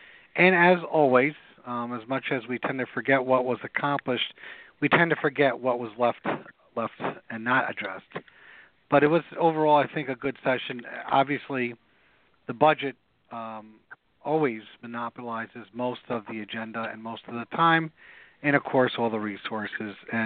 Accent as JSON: {"language": "English", "town": "Cohoes", "region": "New York", "country": "United States", "tie": "born or raised there", "said": "whether it's at the local level of my hometown of Cohoes or Albany, right up to the county level, and definitely at the state level."}